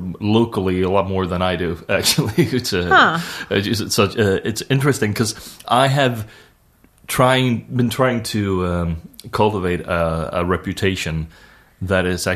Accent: Sweden; accent: Swedish; But I don't get an offer to do the show that is shooting one block away for people with my actual Swedish accent.

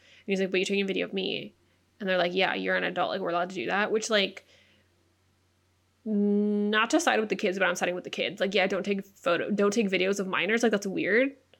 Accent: California, United States; Thank God we grew up in California.

